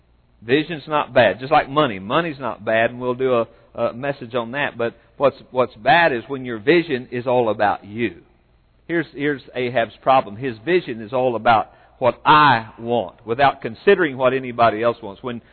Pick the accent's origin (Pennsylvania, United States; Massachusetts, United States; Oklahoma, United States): Oklahoma, United States; I'm from Oklahoma, and I envisioned California, and it was nothing like I thought it was going to be.